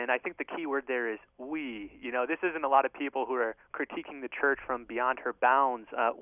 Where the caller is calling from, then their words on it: Florida, United States; I'm calling in from hot and balmy Central Florida.